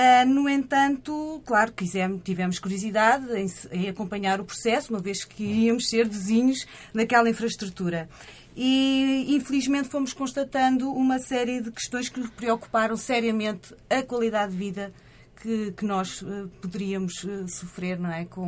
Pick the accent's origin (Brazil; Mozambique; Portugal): Portugal; Vilar; da freguesia de Vilar, que é de onde eu venho e onde, enfim, está sediado a nossa associação